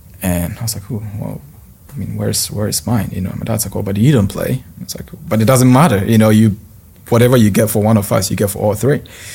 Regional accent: Ghana; moved away; growing up in Ghana, and I loved it. You know, I miss it a lot because I don't live there anymore

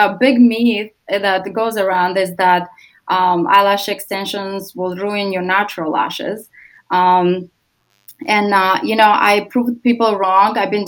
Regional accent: Moldova; English is a second language; now in United States; I came here in this country 12 years ago from Moldova.

